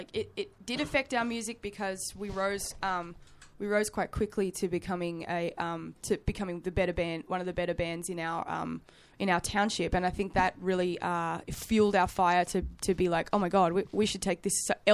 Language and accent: English; Australia; also born or lived in United Kingdom; I'm actually British born, even though I was raised in Australia.